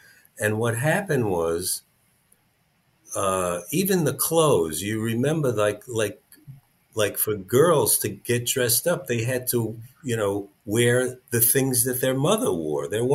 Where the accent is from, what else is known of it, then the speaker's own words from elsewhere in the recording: Brooklyn, New York, United States; No, that music wasn't in the home. Adults in those days, in the 50s, they had their own.